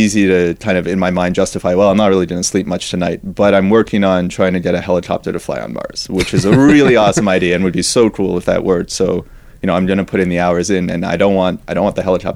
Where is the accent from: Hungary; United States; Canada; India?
Canada; Toronto, Ontario; So I grew up in Toronto, was, you know, standard Canadian kid growing up